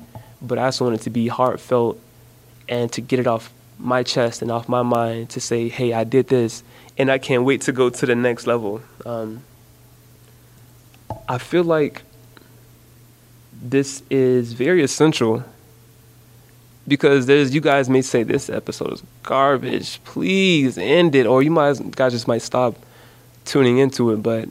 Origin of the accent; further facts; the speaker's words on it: Jacksonville, Florida, United States; my own experiences growing up in Jacksonville.